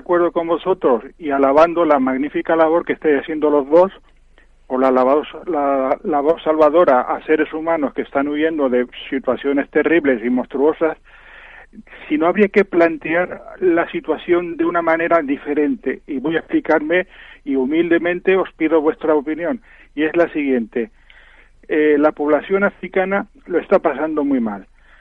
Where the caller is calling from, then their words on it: Mislata, Valencian Community, Spain; de Mislata.